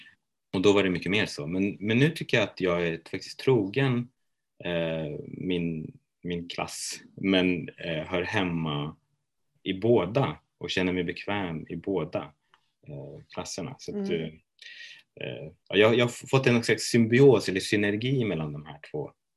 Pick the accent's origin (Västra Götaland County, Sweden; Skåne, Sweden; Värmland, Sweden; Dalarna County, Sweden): Västra Götaland County, Sweden; Jag har kurdiska rötter, men när jag väl kom till Sverige så har jag vuxit upp i Arabdalen och har en väldigt stolthet över det området.